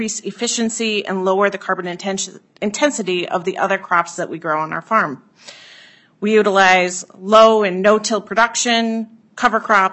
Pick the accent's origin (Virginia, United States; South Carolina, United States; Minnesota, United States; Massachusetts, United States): Minnesota, United States; To close, as a Minnesotan and a farmer, I'm excited to see that our state is leading in the development of sustainable aviation fuel